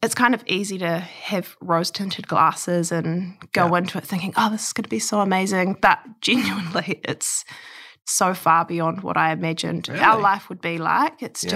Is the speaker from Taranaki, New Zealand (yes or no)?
yes; Taranaki, New Zealand; born or raised there; also born or lived in Australia